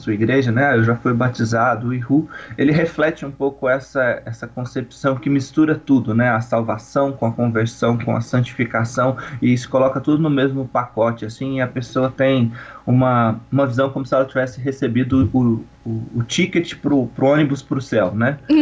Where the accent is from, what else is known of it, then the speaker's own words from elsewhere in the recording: São Paulo, Brazil; also born or lived in Minas Gerais; now in Brasília, Brazil; eu sou mineiro, criado no interior de São Paulo.